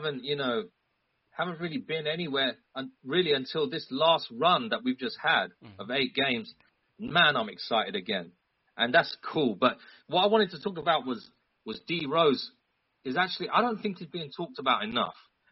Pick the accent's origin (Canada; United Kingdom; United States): United Kingdom; London; No, I'm from London, UK.